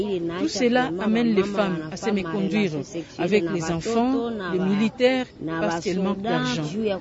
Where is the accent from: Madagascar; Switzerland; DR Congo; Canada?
DR Congo; Vitumbi, North Kivu; Toute la nourriture doit venir d'ailleurs, parce que ici chez nous, à Vitumbi, on ne cultive pas.